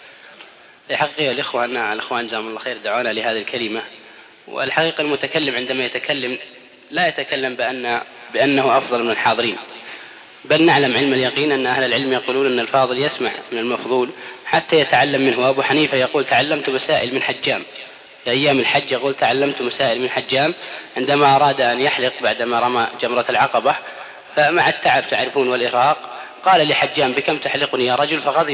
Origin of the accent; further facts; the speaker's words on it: Al-Qassim, Saudi Arabia; عندنا في القصيم لجنة يسمونها لجنة التجميل والتحسين